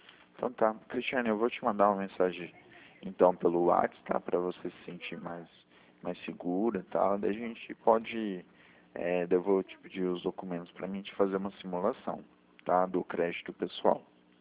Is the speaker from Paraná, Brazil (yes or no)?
yes; Maringá, Paraná, Brazil; Eu sou de Maringá, Paraná.